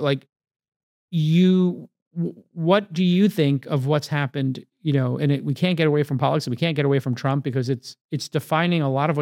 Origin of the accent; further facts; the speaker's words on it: United States; as an American, as a high profile American who has an opinion that sometimes people listen